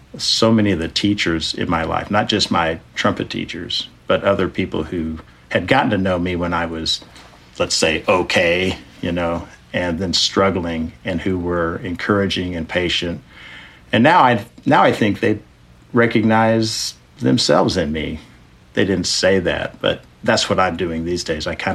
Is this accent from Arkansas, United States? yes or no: no; Texas, United States; I'm a Texan, a native Texan. I've lived in many other places. My dad was retired Air Force and worked for the FAA, so we did move quite a bit, but Texas was always home base